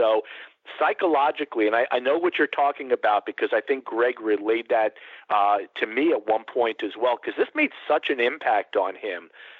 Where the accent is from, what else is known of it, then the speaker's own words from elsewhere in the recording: Miami Beach, Florida, United States; And I grew up in Miami Beach. So I grew up going to see wrestling every Wednesday night on the beach.